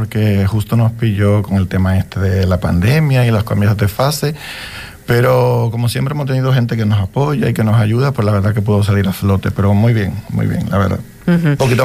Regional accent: Dominican Republic; now in Fuerteventura, Spain; yo llegué de República Dominicana en el 2005 a Fuerteventura.

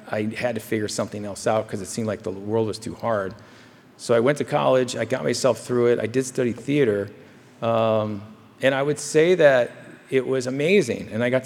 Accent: Midwest, United States; And I think growing up in the Midwest, I think the idea of being an actor was about the most ludicrous thing you could possibly tell somebody.

